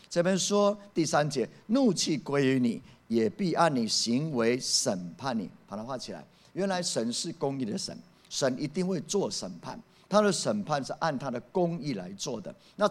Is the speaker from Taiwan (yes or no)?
yes; Taiwan; 土地既然是神给我们台湾人的，台湾人要负起责任